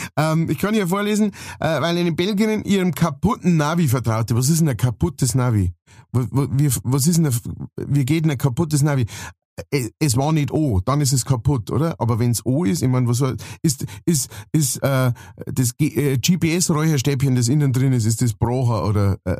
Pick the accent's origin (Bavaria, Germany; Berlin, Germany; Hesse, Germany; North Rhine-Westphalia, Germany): Bavaria, Germany; Straubing; jetzt gibt's in Straubing, meiner Heimatstadt